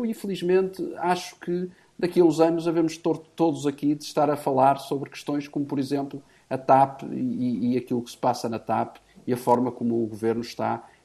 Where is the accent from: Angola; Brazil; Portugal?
Portugal; de nós enquanto portugueses